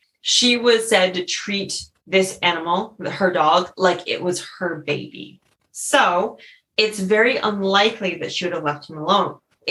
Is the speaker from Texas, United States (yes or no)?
no; Connecticut, United States; for example, I'm from Connecticut.